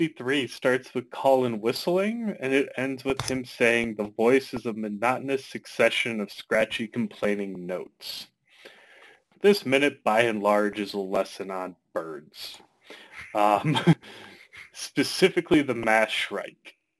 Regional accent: Minnesota, United States; It's also because I'm from Minnesota. So every time Minnesota can get a pop culture reference, I'm on board.

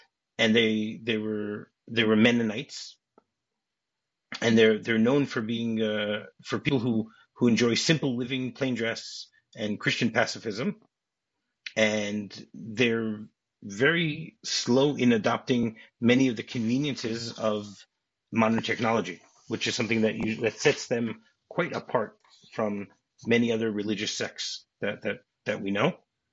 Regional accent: Michigan, United States; I grew up in Michigan, and we used to travel quite often between the East Coast and Michigan.

